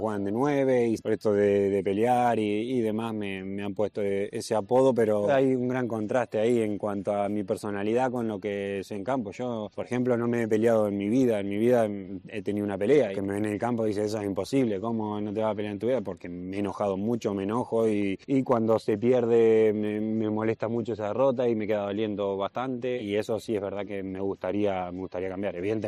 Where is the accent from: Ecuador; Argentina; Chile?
Argentina; yo vengo de Argentina y al final me lleva un poco allá